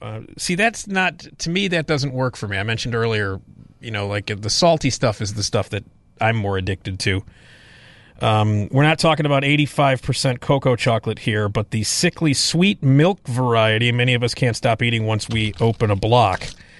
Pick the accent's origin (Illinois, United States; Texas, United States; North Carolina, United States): Illinois, United States; Chicago; I was born and raised in Chicago, but you don't eat pizza with silverware.